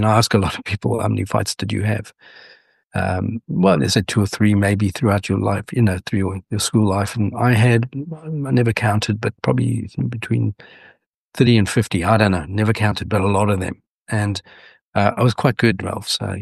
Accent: South Africa; born there; I was born in 1959 in South Africa, which means smack bang in the middle of apartheid South Africa.

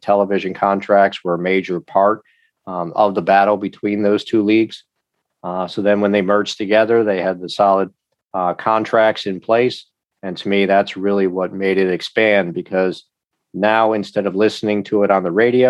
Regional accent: Buffalo, New York, United States; I'm originally from Buffalo, so I will always support them.

